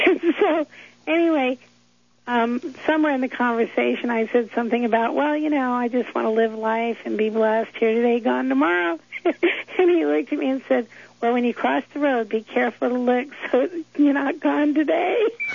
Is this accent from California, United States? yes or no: yes; Canoga Park, California, United States; growing up in Canoga Park in the San Fernando Valley.